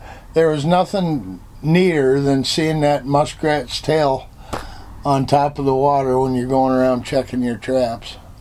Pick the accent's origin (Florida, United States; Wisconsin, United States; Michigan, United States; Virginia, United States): Virginia, United States; Winchester; also born or lived in Montrose, Pennsylvania; I was born in Virginia, in Winchester, and then my family moved to Pennsylvania, and...